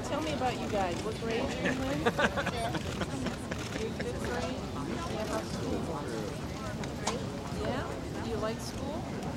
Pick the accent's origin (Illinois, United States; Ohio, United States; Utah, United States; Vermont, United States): Illinois, United States; Chicago; Where am I from? Chicago.